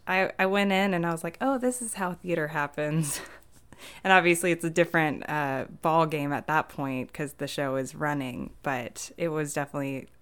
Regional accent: Florida, United States; moved away as an adult; now in New York, United States; I am from Florida. I moved at the very end of 2013.

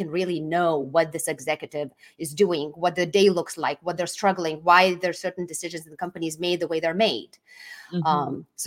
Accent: Lithuania; moved away as an adult; now in United States; That comes from my background being a Lithuanian. So I grew up and I was born and raised in Lithuania, which is my home country. When we moved here to the United States, my journey started here as a housewife.

